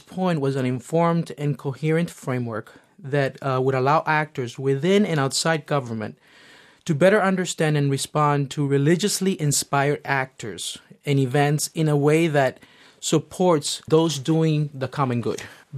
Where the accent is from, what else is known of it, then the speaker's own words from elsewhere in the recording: Miami, Florida, United States; Growing up in Miami, of course, was a great gift to me because I grew up with many people from different parts of Latin America.